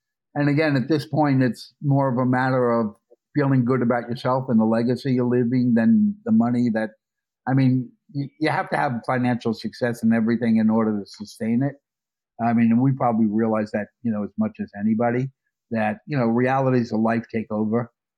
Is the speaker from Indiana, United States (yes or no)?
no; Brooklyn, New York, United States; also born or lived in Russia / China; there's my growing up in Brooklyn years, my Manhattan cable years, my Valley cable years, my E years, my Russia years, my China years, back in the U.S. years.